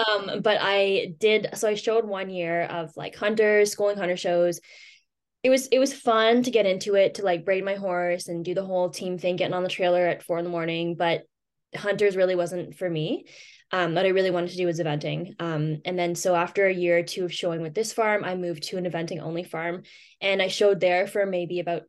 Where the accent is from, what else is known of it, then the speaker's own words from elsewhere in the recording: Ottawa, Ontario, Canada; I'm from Ottawa, Ontario in Canada.